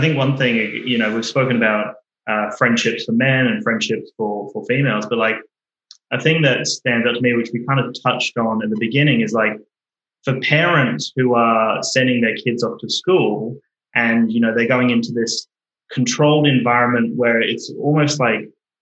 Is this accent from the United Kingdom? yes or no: yes; England, United Kingdom; now in Australia; reflecting on when I moved to Australia from England I kind of struggled to fit in with people and I found myself almost naturally trying to be a different person to fit in.